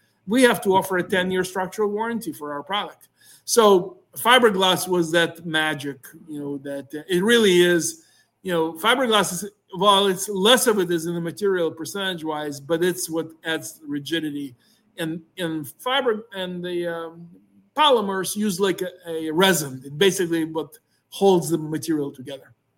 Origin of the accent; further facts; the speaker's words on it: Ukraine; moved away; as you know, I came here from Ukraine, and I always, when I came here some 40 years ago, people said, well, next generation will do better than the current generation.